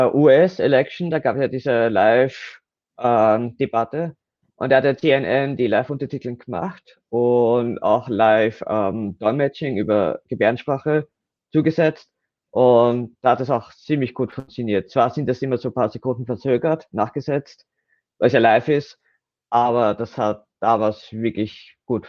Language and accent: German; Austria; für mich als Österreicher